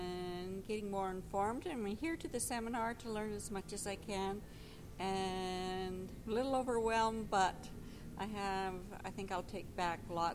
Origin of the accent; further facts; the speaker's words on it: Alberta, Canada; from Alberta, Canada. I live on the western coast, or close to the western coast.